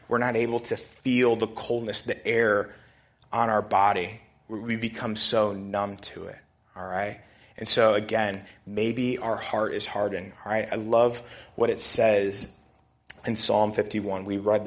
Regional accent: United States

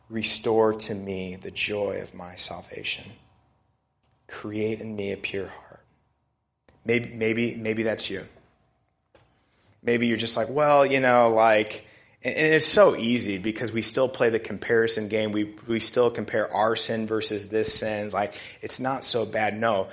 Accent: United States

